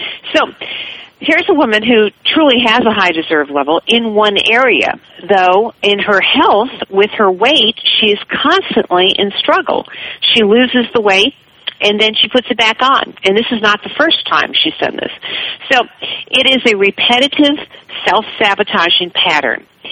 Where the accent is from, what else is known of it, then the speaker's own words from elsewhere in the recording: Missouri, United States; also born or lived in Chicago; I grew up in Missouri and in Chicago, and then I went to Texas to school.